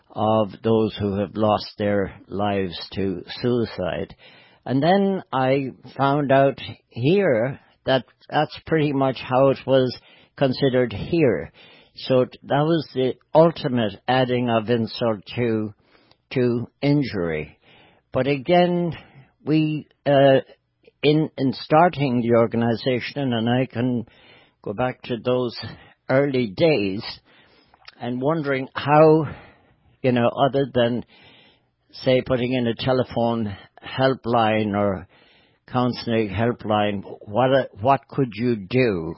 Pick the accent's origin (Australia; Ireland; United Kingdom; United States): Ireland; In Ireland, we took it a step further, because in my day growing up in Ireland, suicide, which is the most drastic mental disease of all, was frowned upon by the church in Ireland.